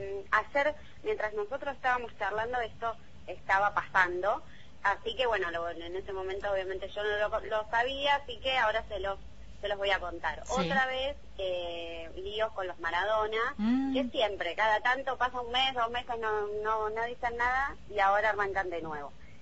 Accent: Córdoba, Argentina; yo iba al club del pueblo donde vivía, y cuando era chica, allá en Córdoba, hace un montón.

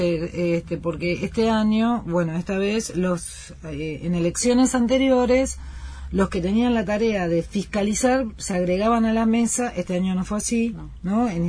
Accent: Argentina; Bueno, a ver, vamos, yo soy argentina y nativa.

